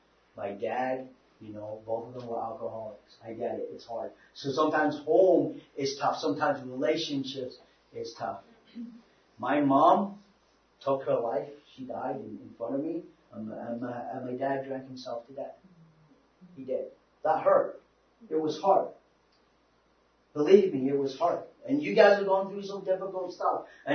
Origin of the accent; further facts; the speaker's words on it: England, United Kingdom; moved away; I'm from England. Like, I didn't know anyone.